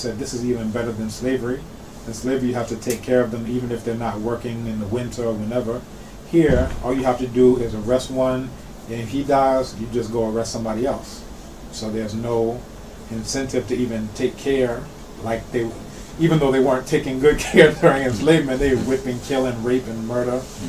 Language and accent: English; North Carolina, United States; I was born in 79, early 80s, I grew up in North Carolina, this is in the south of the U.S.